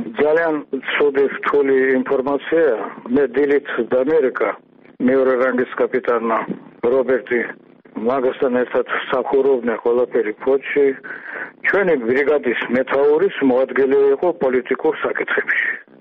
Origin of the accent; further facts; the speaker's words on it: Tbilisi, Georgia; born there; მაგრამ მე ხომ თბილისში დავიბადე